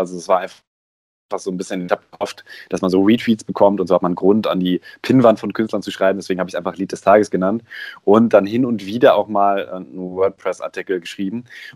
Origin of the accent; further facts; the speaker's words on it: North Rhine-Westphalia, Germany; now in Stuttgart, Germany; Ich bin in NRW groß geworden. In der Nähe von Hamm.